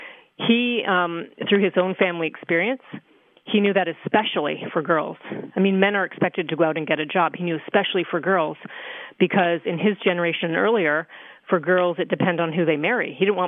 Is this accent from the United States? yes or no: no; Toronto, Ontario, Canada; born or raised there